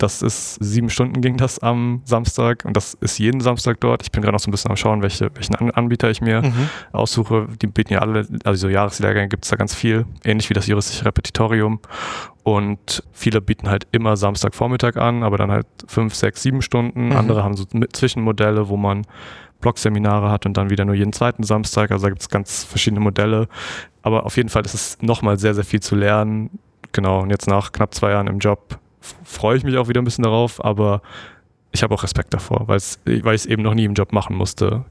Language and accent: German; Hesse, Germany; Ich komme aus Südhessen und ich habe studiert in Mannheim.